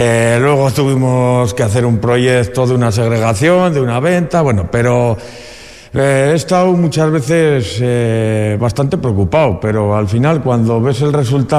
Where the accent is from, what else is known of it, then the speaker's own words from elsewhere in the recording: Andoyu, Basque Country, Spain; also born or lived in Vitoria; yo vengo a ser de Vitoria, me he criado en Andoyu, pero soy de Vitoria, uh-huh. Y prácticamente todos los que hemos venido somos de fuera.